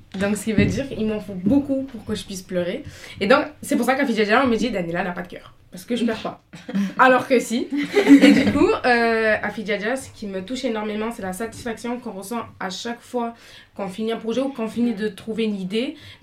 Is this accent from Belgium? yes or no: no; Portugal; comme je suis portugaise, ben, je comprends ce qu'elle raconte. Et en gros, ça nous représente parce qu'en gros, on vient des quartiers.